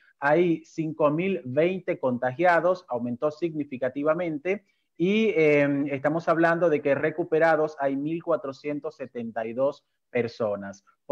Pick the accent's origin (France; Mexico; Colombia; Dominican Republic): Dominican Republic; now in Argentina; el organismo que uno tiene como dominicano en este país